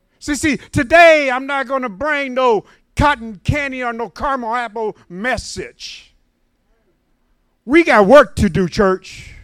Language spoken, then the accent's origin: English; the South, United States; you know I'm from South, and you know, like Minister Manning was saying, I spell thang T-H-A-N-G. Amen. You know, it's just a southern thing.